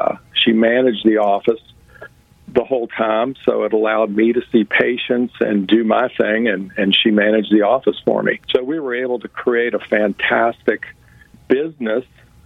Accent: Louisville, Kentucky, United States; I'm from Louisville, Kentucky

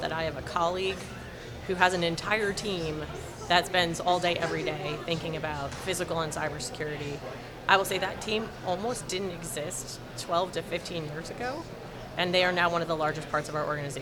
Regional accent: Utah, United States; I grew up in Utah, so I'm usually very fond of the Wasatch National Forest, but I've spent most of my adult life in and around D.C.

